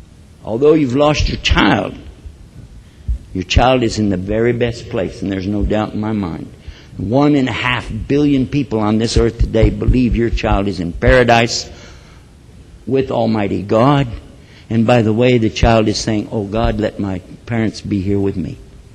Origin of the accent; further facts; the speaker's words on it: Texas, United States; I'm from Texas. I'm the last guy you want to take His word for.